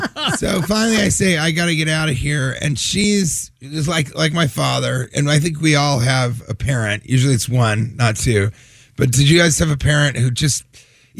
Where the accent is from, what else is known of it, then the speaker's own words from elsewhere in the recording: Denver, Colorado, United States; now in New York City, United States; Yeah, I am